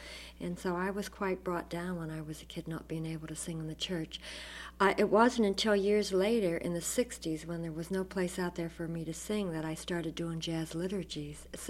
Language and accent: English; Pennsylvania, United States; I would visit a friend in town who had a radio in this little town I grew up in Pennsylvania